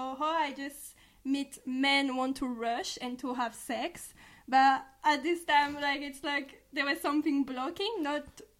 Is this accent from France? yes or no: yes; France; English is a second language; So as you can notice, I'm from France, so this is for my accent.